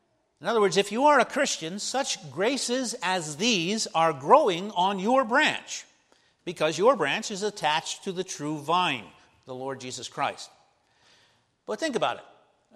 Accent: Baltimore, Maryland, United States; when I was a child growing up in Baltimore

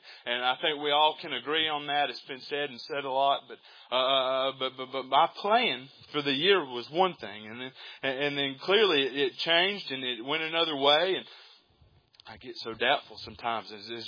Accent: Georgia, United States; I'm not an Israelite, y'all. I'm from Georgia. I'm a Gentile.

